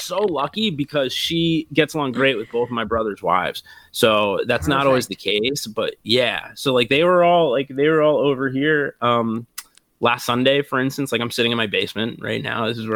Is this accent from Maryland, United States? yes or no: yes; Rockville, Maryland, United States; Yeah, I'm from Rockville originally. I went to Wooten for high school. I went to University of Maryland. All my family's still here pretty much.